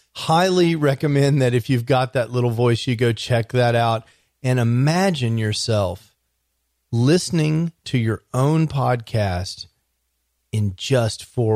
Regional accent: Dallas, Texas, United States; because, hey, I'm from Dallas, Texas. Dallas is in the United States of America.

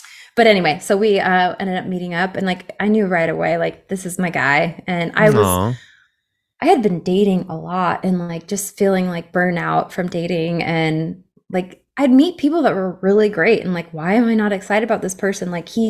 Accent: Phoenix, Arizona, United States; he's like, because he's from Phoenix, I'm from Phoenix. He's like, and then I moved back here

